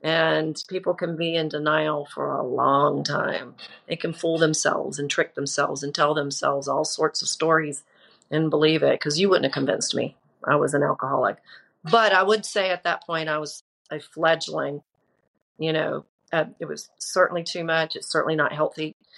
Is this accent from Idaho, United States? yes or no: no; Charlotte, North Carolina, United States; I am looking forward to a big birthday in August. I'm going to be 60 years old. I grew up in Charlotte, North Carolina, and I was an only child.